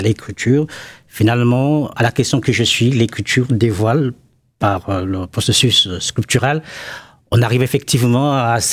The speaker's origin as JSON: {"language": "French", "country": "Gabon", "also_born_or_lived": "Rouen, France", "lives_now": "Nancy, France", "said": "Je suis écrivain. Je viens du Gabon. J'ai étudié à la fois au Gabon et ici à Nancy. En passant par, on va dire, Rouen."}